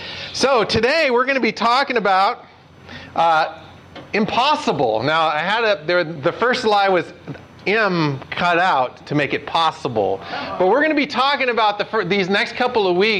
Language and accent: English; California, United States; I'm from California. I shouldn't be talking like that.